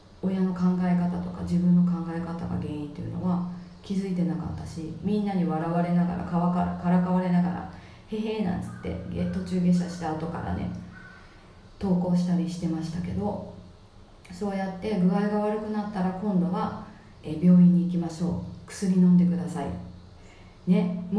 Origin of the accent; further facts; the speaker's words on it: Chiba, Japan; ここの千葉で生まれて育って子供産んで家買って